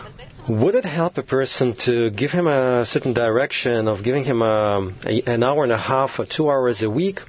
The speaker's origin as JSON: {"language": "English", "country": "Israel", "said": "I'm from Israel."}